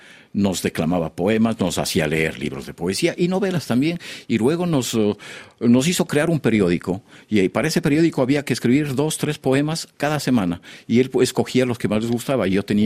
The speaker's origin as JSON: {"language": "Spanish", "town": "Chambo", "region": "Chimborazo", "country": "Ecuador", "tie": "born or raised there", "said": "en el pueblo este de Chambo, donde yo nací, que es el mundo rural de la provincia de Chimborazo, al pie del volcán"}